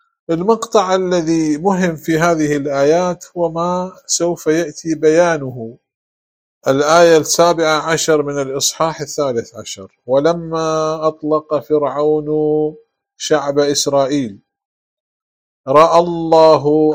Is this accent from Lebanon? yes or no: no; Iraq; كما يقال عندنا في العراق